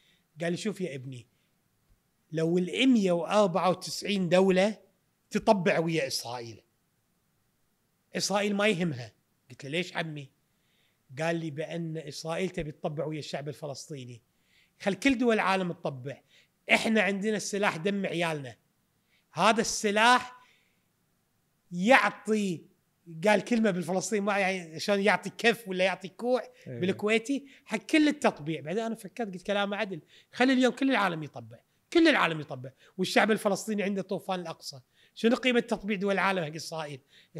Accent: Kuwait; قلت له انا من الكويت

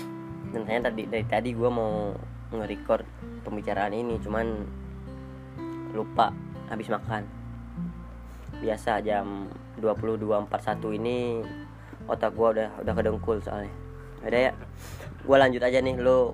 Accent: Tangerang, Banten, Indonesia; gue tuh dari Jakarta Tangerang

